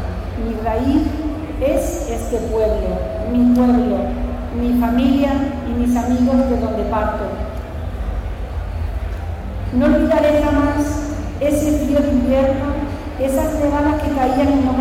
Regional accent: Monesterio, Extremadura, Spain; moved away; Durante estos años, viviendo fuera, pero participando siempre que podía de mi pueblo, he puesto en valor esas costumbres, esa forma de vida sana, amigable y de convivencia que tiene Monesterio.

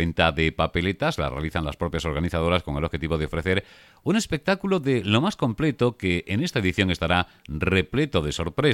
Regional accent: Extremadura, Spain; Somos extremeños

